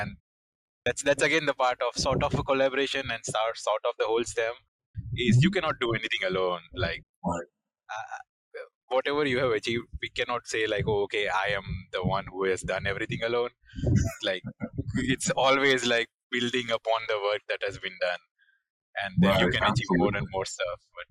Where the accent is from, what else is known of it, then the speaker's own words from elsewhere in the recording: India; English is a second language; when I came from India